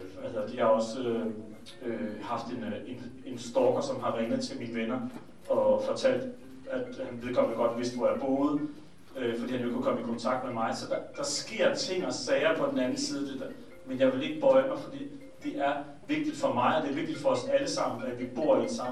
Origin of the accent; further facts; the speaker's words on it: Aarhus, Central Denmark Region, Denmark; jeg kommer jo også fra Aarhus af